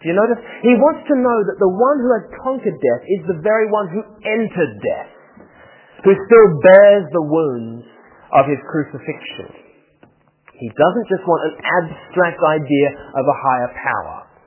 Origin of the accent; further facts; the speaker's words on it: Australia; I'm not as rude as most Australians, even though I am Australian.